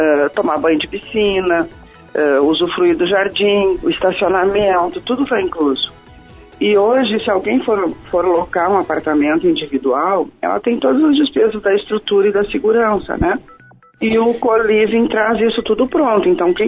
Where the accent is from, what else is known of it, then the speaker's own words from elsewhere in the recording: Rio Grande do Sul, Brazil; somos gaúchos.